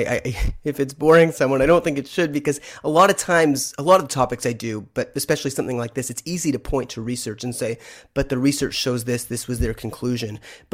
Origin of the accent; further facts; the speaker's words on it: Canada; I'm Canadian, so I'm saying university.